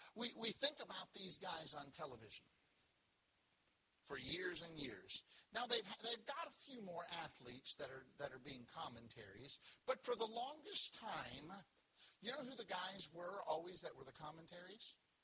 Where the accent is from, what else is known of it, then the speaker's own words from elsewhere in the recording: Pennsylvania, United States; also born or lived in California; now in Southern US; I was born in California. When I was young, I lived in Pennsylvania, and I got down south as fast as I could. I consider myself a Southerner now.